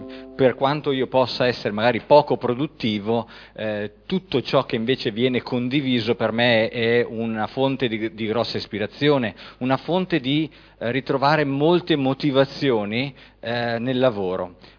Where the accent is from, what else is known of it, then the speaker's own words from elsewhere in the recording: Varese, Lombardy, Italy; vengo da Varese ma lavoro a Milano